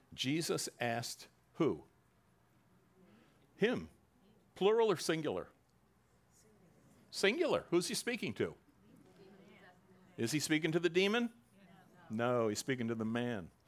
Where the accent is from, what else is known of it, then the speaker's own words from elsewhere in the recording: New Jersey, United States; Or, you know, growing up in Jersey, there was always stories about the Hook, right?